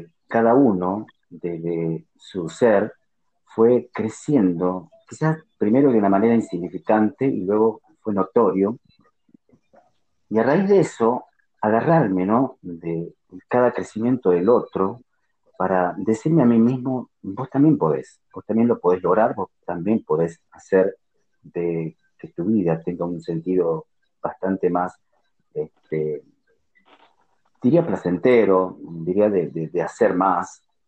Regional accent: Tucumán, Argentina; Desde mi creencia, mi cultura, desde la provincia de donde vengo, de Tucumán

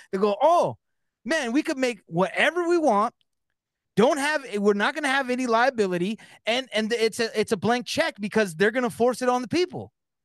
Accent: California, United States; now in Michigan, United States; I'm in Michigan now because I'm originally from Cali, so I call it sodas.

